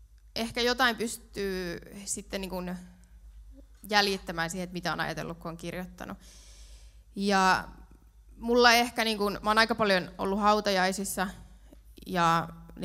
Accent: Lapua, South Ostrobothnia, Finland; mä olin itse Lapualta kotoisin, niin silloin kun olin yläasteella

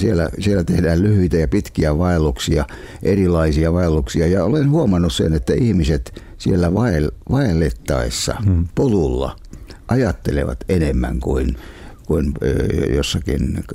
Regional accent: Enonkoski, South Savo, Finland; born there; now in Helsinki, Finland; minäkin saan tuntea olevani kunnon stadilainen, vaikka olen syntynyt Enonkoskella.

